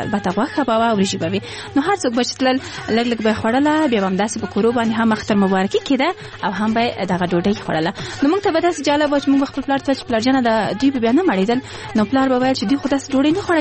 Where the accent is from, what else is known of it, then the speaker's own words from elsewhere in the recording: Kabul, Afghanistan; اگر چې زه په زابل ولایت کې زیږیدلی هم نه یم زه په کابل کې زیږیدلی یم او دلته رالویه شوی یم